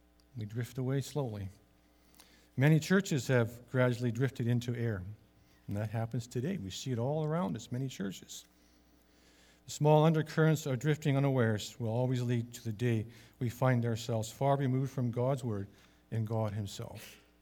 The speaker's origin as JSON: {"language": "English", "region": "West Coast", "country": "United States", "tie": "born or raised there", "said": "Like I said, I grew up on the West Coast. I grew up with water."}